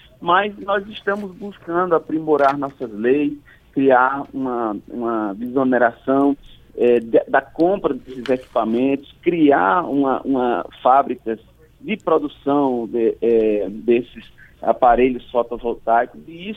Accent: Rio Grande do Norte, Brazil; Sou do Rio Grande do Norte.

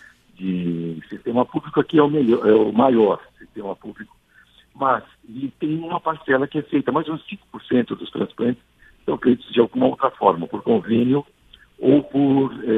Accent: São Paulo, Brazil; Por exemplo, eu sou do estado de São Paulo.

